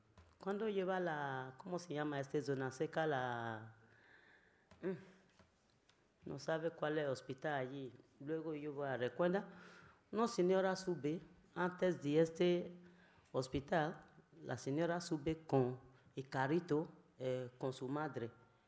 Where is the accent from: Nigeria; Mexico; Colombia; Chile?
Nigeria; Spanish is a second language; also born or lived in Barcelona; now in Igualada, Spain; Yo soy de Nigeria. Yo viví aquí 11 años en Barcelona. Antes vivía en Barcelona, pero ahora yo vivo en Igualada